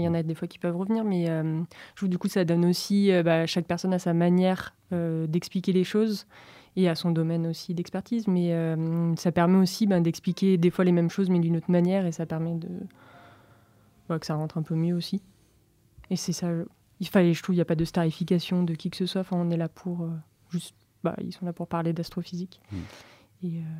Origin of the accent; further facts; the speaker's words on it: Auvergne-Rhône-Alpes, France; Puis moi, j'ai grandi bah, dans le Vercors où du coup, il n'y a pas beaucoup de pollution lumineuse.